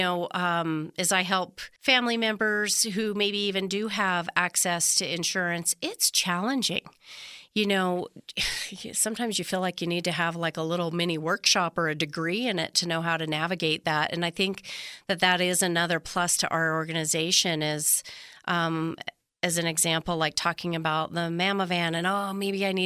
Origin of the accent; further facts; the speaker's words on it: Ely, Nevada, United States; as a rural Nevadan, I'm born and raised in Ely and, you know, now I've moved to one of the big cities, the one in the north that you referenced.